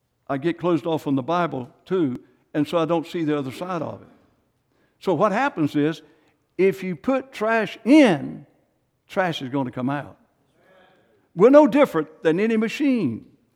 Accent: Clayton, North Carolina, United States; Yes, I was. I'm from Clayton.

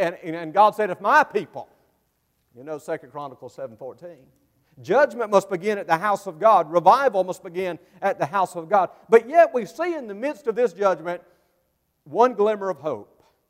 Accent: Sumter, South Carolina, United States; From South Carolina originally, my wife Maria is right here. We're both from Sumter, South Carolina.

